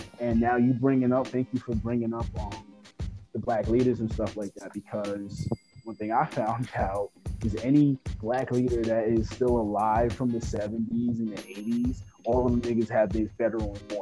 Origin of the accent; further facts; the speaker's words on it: New York, United States; Like, I'm from New York.